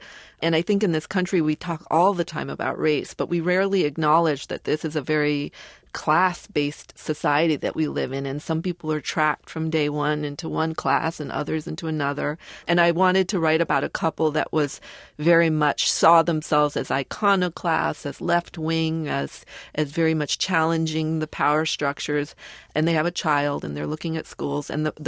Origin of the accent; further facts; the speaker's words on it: Boston, Massachusetts, United States; But I was raised in Boston to identify myself as black.